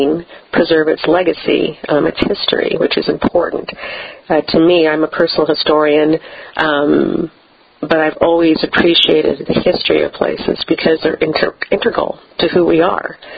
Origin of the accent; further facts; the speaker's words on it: California, United States; my parents were both born and raised here. I grew up in Sacramento County, but every holiday we would drive up here because both sets of grandparents were here.